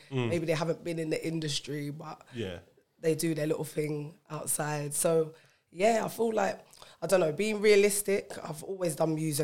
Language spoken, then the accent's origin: English; Jamaica; Like, I'm Jamaican and it's just taken till now, like, that I listen to Bashment.